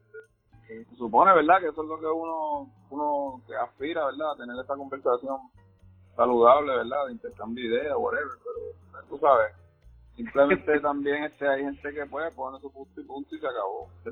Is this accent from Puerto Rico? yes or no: yes; Puerto Rico; yo soy MC, soy rapero de Puerto Rico